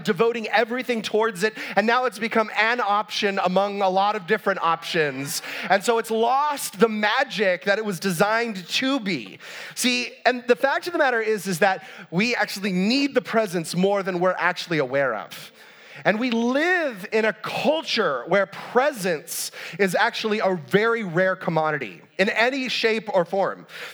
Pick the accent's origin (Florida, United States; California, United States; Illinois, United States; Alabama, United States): California, United States; growing up in Southern California in relatively low-income family, Disneyland was like a maybe once a year thing for our family